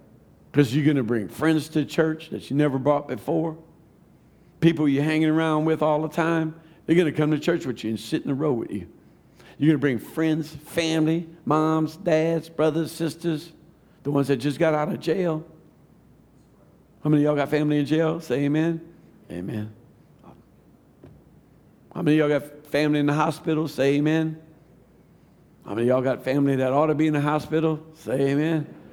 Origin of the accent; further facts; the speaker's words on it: Louisiana, United States; and all those things that holiness people do in Georgia, and I'm from Louisiana going, huh?